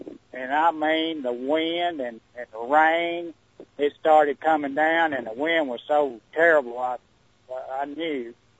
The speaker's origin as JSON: {"language": "English", "region": "Tennessee", "country": "United States", "said": "I'm originally from Humphreys County, which is two counties east of Carroll County."}